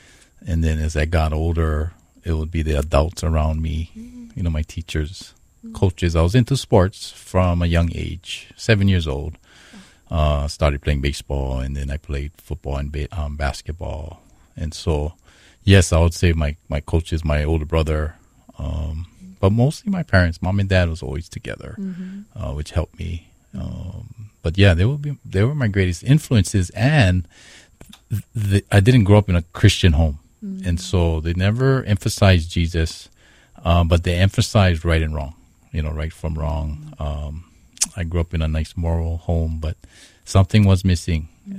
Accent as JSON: {"language": "English", "town": "Honolulu", "region": "Hawaii", "country": "United States", "tie": "born or raised there", "said": "So I grew up in Kalihi, Middle Street area. And it's a housing called Hawiki Housing, right on the top of the hill."}